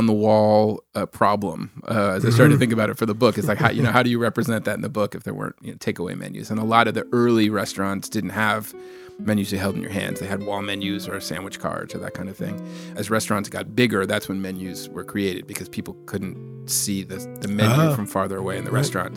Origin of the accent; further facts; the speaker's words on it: Los Angeles, California, United States; Yeah, born and raised on the West Side, and I very much grew up in that tradition.